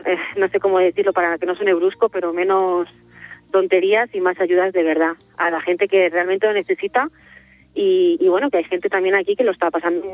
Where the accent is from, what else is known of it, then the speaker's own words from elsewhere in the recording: Parla, Community of Madrid, Spain; De Parla, Madrid.